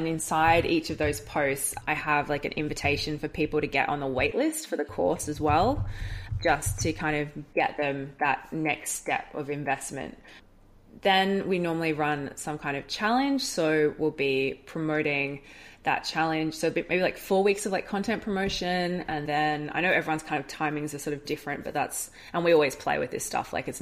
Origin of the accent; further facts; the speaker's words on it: Australia; being Australian, one of our problems is the internet down here can be super unreliable.